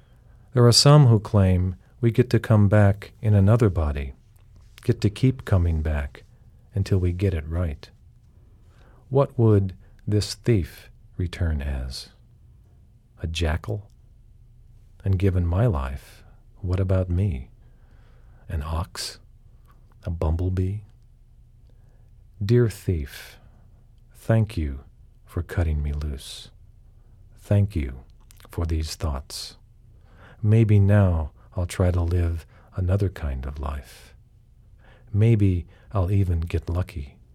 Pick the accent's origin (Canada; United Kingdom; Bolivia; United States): United States; California; I was born in California. I've lived my whole life there when I'm not traveling.